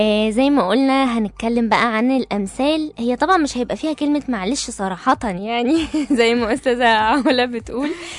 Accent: Egypt; بما ان احنا مصريين فلازم نحط التاتش بتاعنا يعني

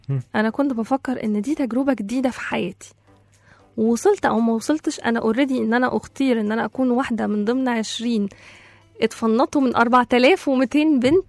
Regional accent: Egypt; عشان انا مصريه، عشان انا عربيه، عشان انا من افريقيا، عشان انا ما بتكلمش الماني، علشان الدين

